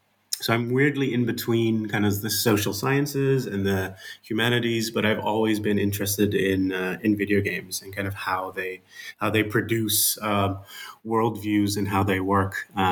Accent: Netherlands; accent: Dutch; English is a second language; I'm Dutch, as you can hear from my accent, I guess.

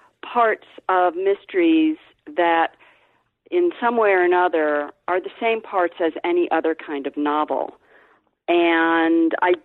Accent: Ohio, United States; Well, I'm from Ohio, so the setting was kind of natural for me.

